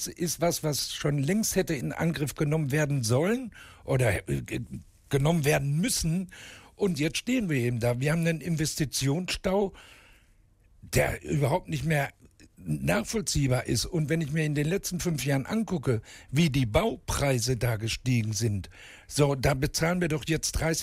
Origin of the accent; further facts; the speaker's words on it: Hagen, North Rhine-Westphalia, Germany; Also ich bin in Hagen aufgewachsen, bin hier sozialisiert worden und Hagen ist einfach meine Stadt. Hier fühle ich mich wohl, hier kenne ich alles, hier kennen mich viele. Mich hat es nie woanders hingezogen.